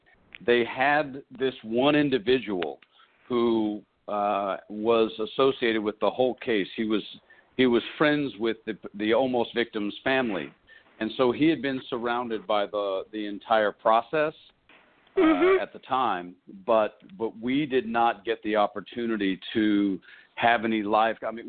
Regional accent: Tennessee, United States; as opposed to just a sheer Southern dialect, which I'm from Tennessee.

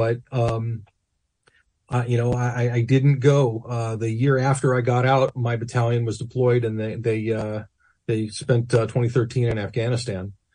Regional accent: New York, United States; moved away as an adult; I'm originally from New York. And so I moved out to Texas in on August 19th of 2001.

